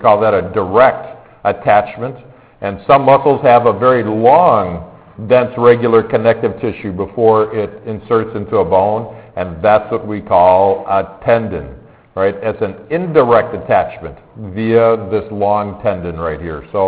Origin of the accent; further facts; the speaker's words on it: Chicago, Illinois, United States; well, I grew up in Chicago that had a lot of snowstorms.